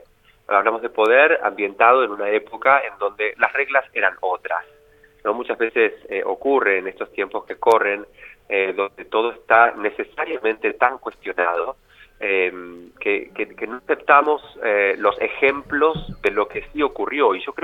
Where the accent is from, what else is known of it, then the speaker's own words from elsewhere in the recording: Argentina; soy argentino por si no se dieron cuenta